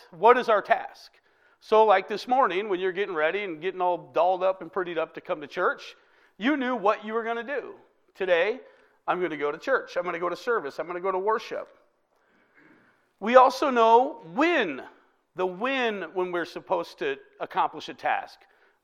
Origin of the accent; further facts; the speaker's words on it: Omaha, Nebraska, United States; I'm from Omaha, Nebraska originally. Go Big Red, right?